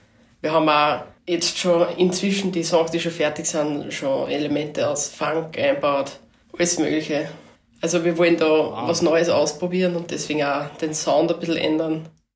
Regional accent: Upper Austria, Austria; Wir kommen alle aus Oberösterreich und wohnen auch noch alle dort.

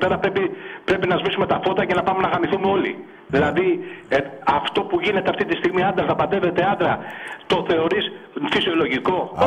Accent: Nikaia, Attica, Greece; Σαν εγώ μεγάλωσα εδώ στον Πειραιά, Κοκκινιά, παλιά, Νίκαια.

